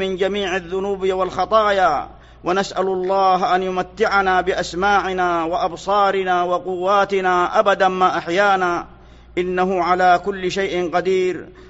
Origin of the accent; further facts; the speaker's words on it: Saudi Arabia; بلادنا المملكة العربية السعودية